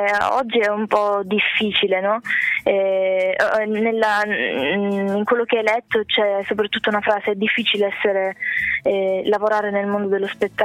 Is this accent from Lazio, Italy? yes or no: no; Canicattì, Sicily, Italy; Sì, sì, sono siciliana, agrigentina.